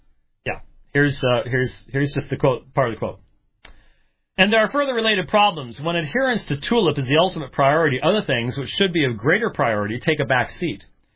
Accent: Scotland, United Kingdom; I'm a Scotsman.

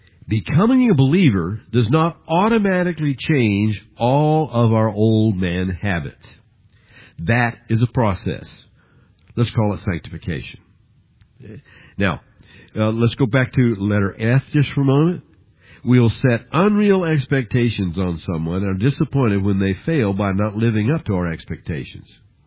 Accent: Independence, Missouri, United States; When we grew up in Independence, Missouri, I had two brothers. There were three of us.

